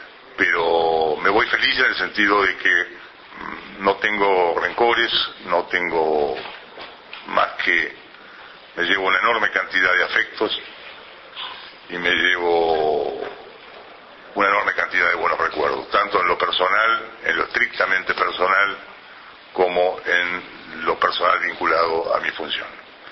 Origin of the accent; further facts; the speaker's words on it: Argentina; siendo embajador argentino en el Uruguay.